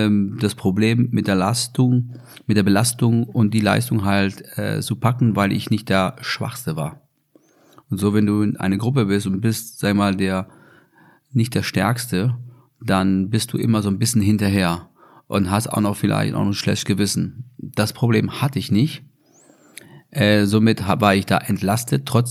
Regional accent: Ireland; German is a second language; ich bin Ire.

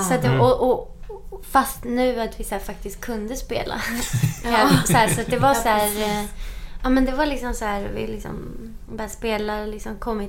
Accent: Sweden; som svensk har man ju ändå lite av det här.

